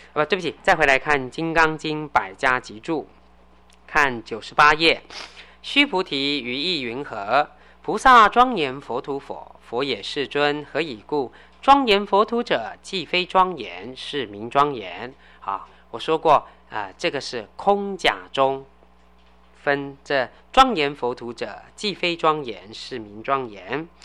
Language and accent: Chinese; China; 我们中国人是因为医药比较发达，把药师佛取代了阿处毗佛的位置。